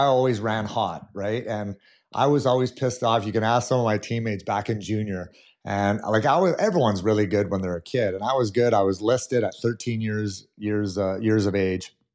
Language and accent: English; Edmonton, Alberta, Canada; play for the Edmonton Oilers back in the day. I really would have. I mean, that's my hometown.